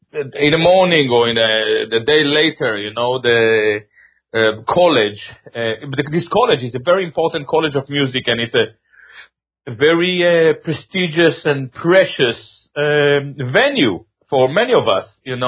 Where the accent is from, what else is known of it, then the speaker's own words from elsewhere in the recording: Israel; accent: Israeli; now in United Kingdom; to give my Israeli accent, you know, some extra power